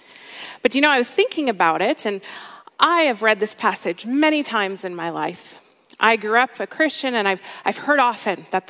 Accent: Minnesota, United States; I grew up in Minnesota, and Target started in Minnesota.

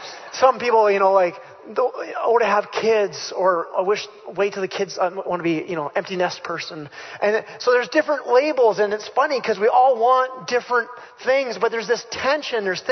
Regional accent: Canada; I try to call myself a Jesus follower now. Try to eliminate Christian if I can. I'm Canadian.

